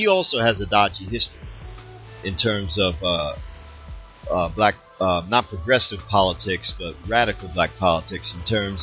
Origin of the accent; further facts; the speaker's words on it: Philadelphia, Pennsylvania, United States; I'm from the East Coast, from Philly.